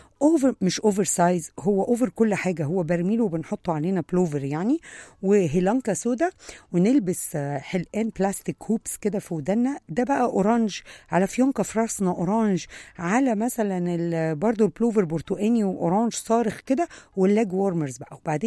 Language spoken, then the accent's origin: Arabic; Egypt; سيبك من قصة إن إحنا بنقول مصريين محدش منهم بيشتغل بشهادته، لا طبعا كتير مننا بنشتغل بشهادتنا